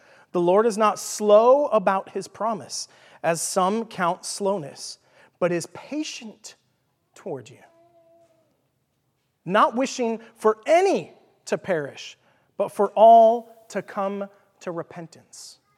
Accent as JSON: {"language": "English", "region": "Texas", "country": "United States", "accent": "Texan", "said": "Well, that's how I say it with my Texan accent."}